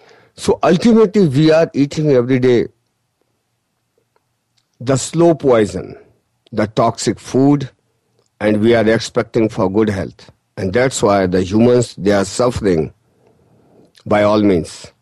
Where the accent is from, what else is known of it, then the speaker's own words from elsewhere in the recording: India; English is a second language; I'm from India, I don't know the exact term for that man